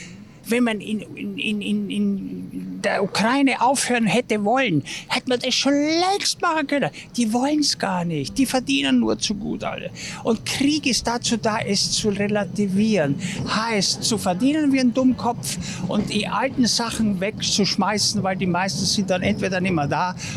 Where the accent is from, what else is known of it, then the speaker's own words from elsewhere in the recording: Austria; now in Germany; Erstens einmal darf ich darüber gar nichts sagen, weil ich bin Ösi.